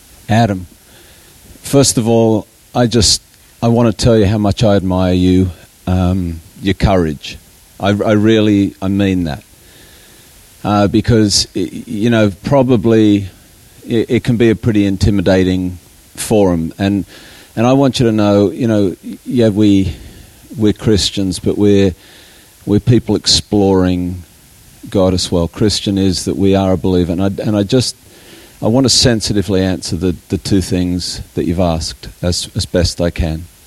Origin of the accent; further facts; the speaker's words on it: Australia; also born or lived in Colorado, United States; I grew up in Australia, but I married my wife in the States, and we lived there for heaps.